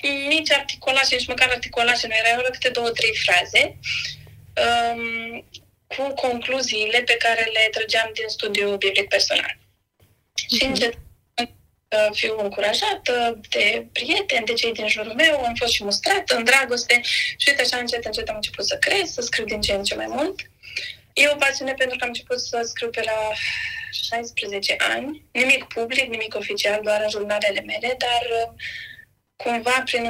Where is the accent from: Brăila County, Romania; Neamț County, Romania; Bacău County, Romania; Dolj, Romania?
Bacău County, Romania; Bacău; moved away as an adult; now in Iași, Romania; Sunt deloc din Bacău, însă de peste 10 ani m-am mutat în Iași. Am venit să studiez dreptul aici și am sfârșit prin a mă căsători cu